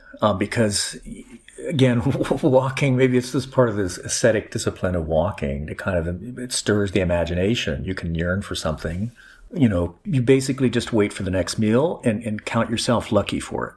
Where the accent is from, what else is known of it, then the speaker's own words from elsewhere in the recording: Mexico; because I grew up in Mexico, so I like spice.